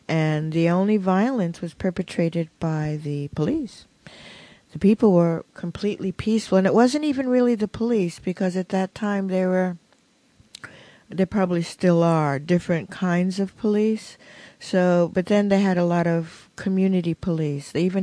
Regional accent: New York City, New York, United States; I mean, I grew up in New York City, and it wasn't like that.

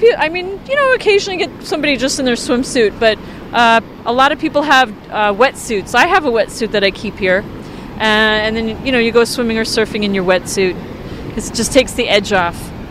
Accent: New York, United States; That's right, because we're from Long Island, where we don't hear the ocean very often.

